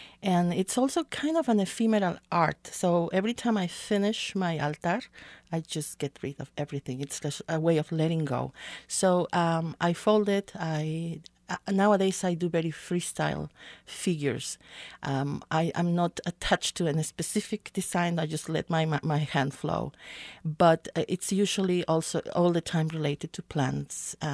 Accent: Veracruz, Mexico; I'm originally from Mexico, from the Gulf Coast, the state of Veracruz.

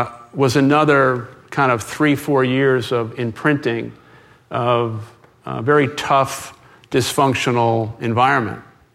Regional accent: Brooklyn, New York, United States; I grew up in the Brooklyn housing projects of Canarsie

